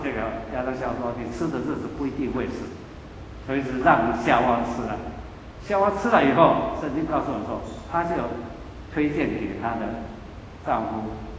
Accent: Taiwan; 我们台湾人或者中国人比较喜欢说是命运。

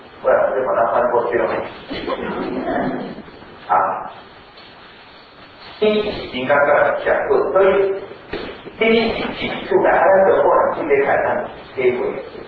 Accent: Taiwan; 可是这我们来讲我们台湾人来讲我们跟羊的关系其实没有那么密切

